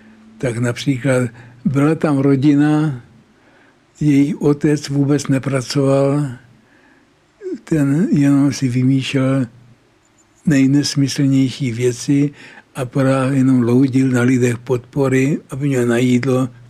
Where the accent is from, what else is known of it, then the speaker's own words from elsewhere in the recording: Prague, Czechia; born there; Já jsem se narodil v Benátské ulici, to je v Podskalí, a tam jsme bydleli asi 4 roky v takovém pochmurném domě.